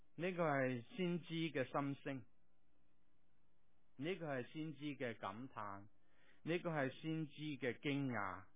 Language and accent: Cantonese; Guangdong, China; 咁我哋广东人有一句说话叫咩啊？